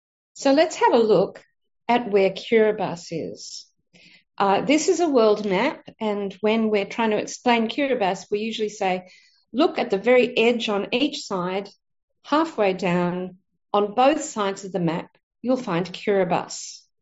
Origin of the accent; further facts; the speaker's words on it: Australia; I am 61 years young. Being an Aussie, I prefer to be called by my first name